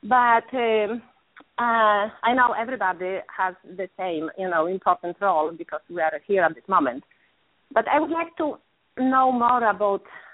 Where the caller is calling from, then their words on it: California, United States; And I'm calling from California.